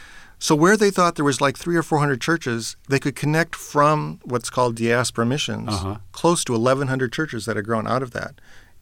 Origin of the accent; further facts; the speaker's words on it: Minnesota, United States; I think of my home state of Minnesota, where I think it's Fergus Falls.